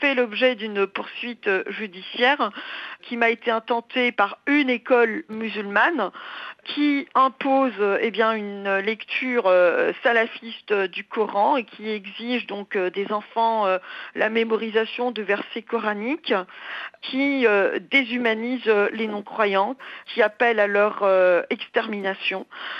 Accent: Algeria; also born or lived in Ukraine; moi, je suis née en Ukraine d'une mère chypriote grecque et d'un père algérien. Donc, en 75, nous nous installons en Algérie

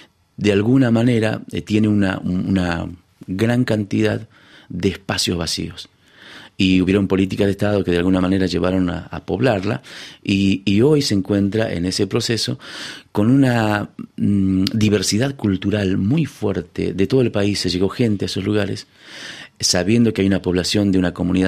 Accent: San Antonio de los Cobres, Salta, Argentina; yo soy del norte de la República Argentina, Salta, San Antonio de los Cobres, mi pueblo, un lugar muy chiquito, frontera con la República de Chile. Es el altiplano

